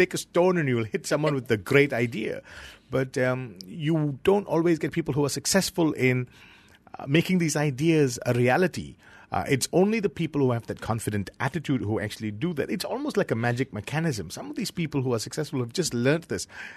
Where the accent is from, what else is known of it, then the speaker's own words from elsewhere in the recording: Penang, Malaysia; I come from Penang originally.